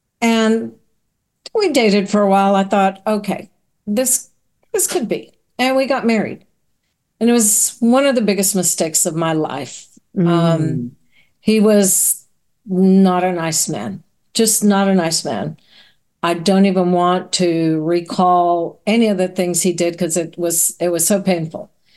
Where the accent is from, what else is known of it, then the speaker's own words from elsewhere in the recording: Laredo, Texas, United States; So I grew up in Laredo, Texas, on the border of Mexico